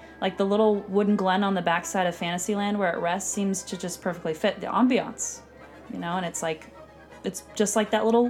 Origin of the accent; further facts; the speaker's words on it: Vallejo, California, United States; born there; I was born in Vallejo, California.